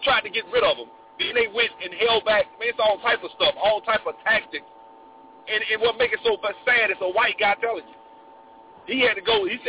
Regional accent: Montgomery, Alabama, United States; I feel that way profoundly because my people from Montgomery. I'm from Montgomery, Alabama.

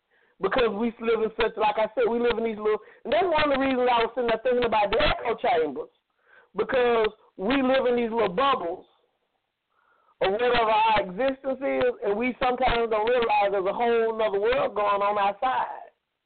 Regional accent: Georgia, United States; I'm from Georgia. I'm just interested.

